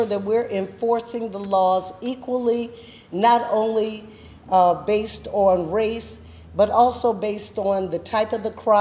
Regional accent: Welch, West Virginia, United States; But before that, I grew up in West Virginia in a small town called Welch.

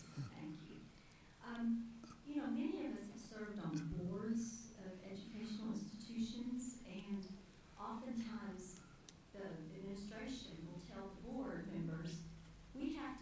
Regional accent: Houston, Texas, United States; I'm from Houston, Texas

